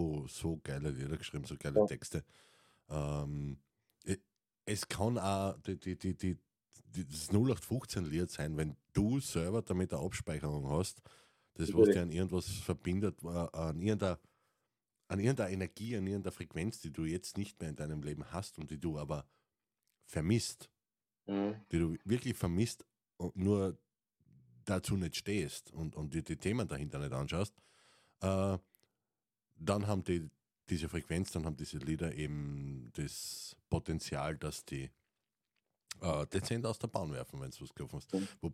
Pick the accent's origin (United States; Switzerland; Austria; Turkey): Austria; wenn ich dir als Steirer, Wiener, Kärntner-Mix nicht verstehe